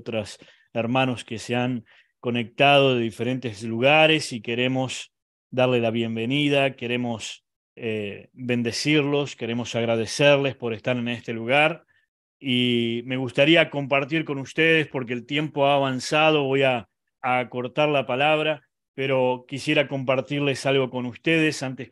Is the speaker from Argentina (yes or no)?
yes; Santa Teresita, Buenos Aires Province, Argentina; allí en la costa argentina, en Santa Teresita, de donde yo soy.